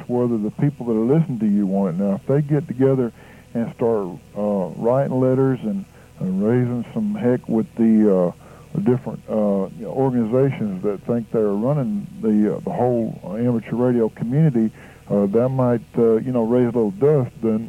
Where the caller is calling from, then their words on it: Houston, Texas, United States; We're in Houston.